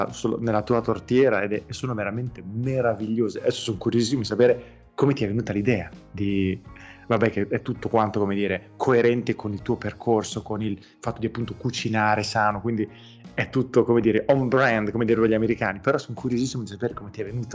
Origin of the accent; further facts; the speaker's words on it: Emilia-Romagna, Italy; Io sono romagnolo, quindi sì.